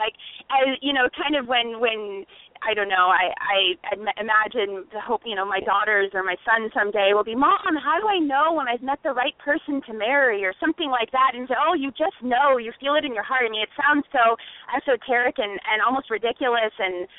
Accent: Los Angeles, California, United States; I'm from Los Angeles. My father went to UCLA. My mother went to USC.

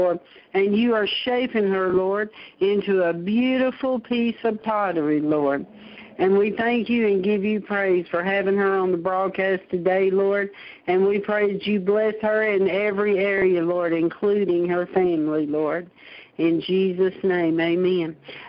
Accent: Nashville, Tennessee, United States; we're from Nashville, honey. We like to hug.

